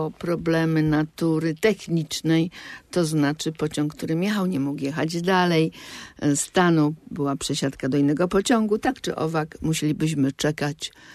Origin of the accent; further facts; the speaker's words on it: southern Poland, Poland; No więc jestem z południa Polski, stąd aspekt linii kolejowej jest mi znany.